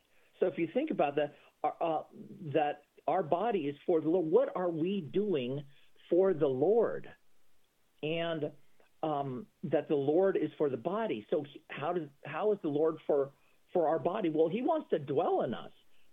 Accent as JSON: {"language": "English", "town": "San Francisco", "region": "California", "country": "United States", "tie": "born or raised there", "moved": "as an adult", "said": "I grew up there, and left after college."}